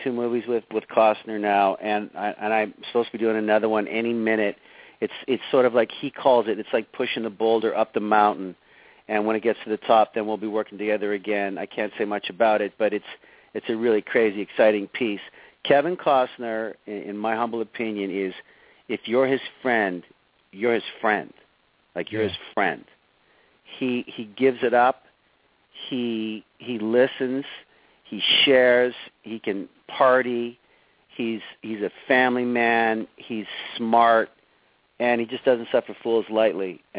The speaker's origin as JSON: {"language": "English", "country": "Canada", "said": "Being a Canadian boy, I played hockey my whole life."}